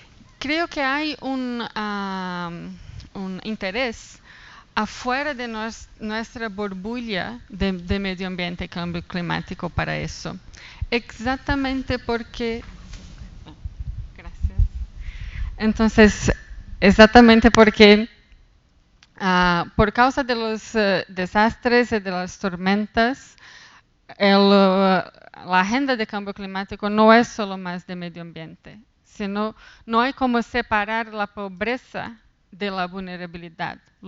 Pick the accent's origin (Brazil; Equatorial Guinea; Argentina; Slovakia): Brazil; Spanish is a second language; now in London, United Kingdom; Soy brasileña y vivo en Londres, entonces de una cierta forma me identifico con Linda, que estoy acá, pero no soy de acá.